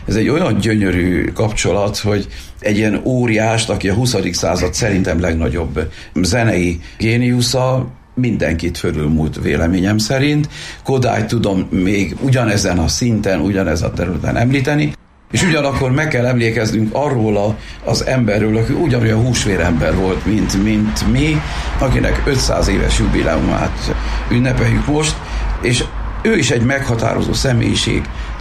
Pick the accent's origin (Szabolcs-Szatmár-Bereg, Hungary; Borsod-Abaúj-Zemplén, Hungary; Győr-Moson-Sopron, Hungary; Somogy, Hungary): Borsod-Abaúj-Zemplén, Hungary; Sajókazinc; a szomszéd faluban születtem Edelénytől egy jó két nagy lépésre. Sajó Kazinci legény vagyok